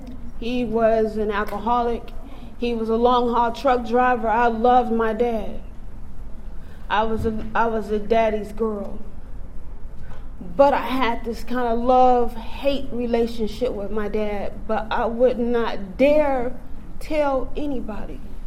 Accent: Texas, United States; And I'm from the Central Texas area.

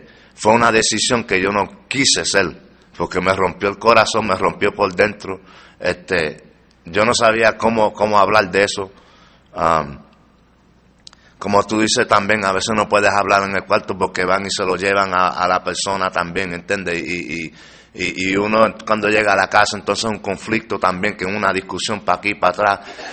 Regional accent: New York, United States; also born or lived in Puerto Rico; Yo soy de Puerto Rico y nací en Puerto Rico, pero criado en Nueva York, en el Bronx.

